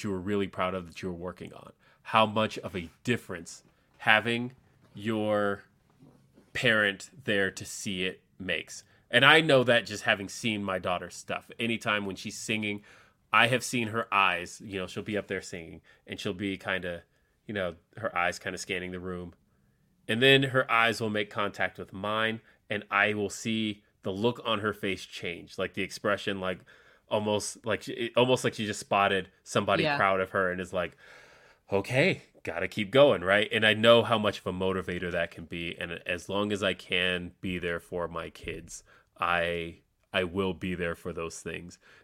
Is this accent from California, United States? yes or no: yes; Los Angeles, California, United States; I am from Los Angeles, and so for me, Los Angeles trips are homecoming.